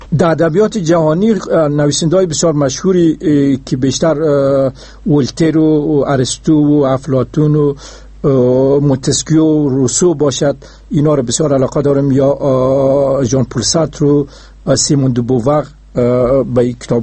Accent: Afghanistan; من در یک قریه، در یک دیه عادی افغانستان متولد شدم، درسهای متوسطه را اونجا خواندم.

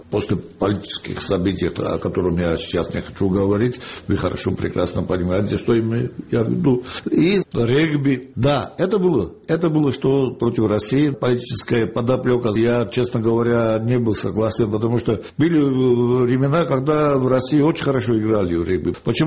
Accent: Georgia; Я исхожу не из своей профессии, а просто я так как грузин говорю.

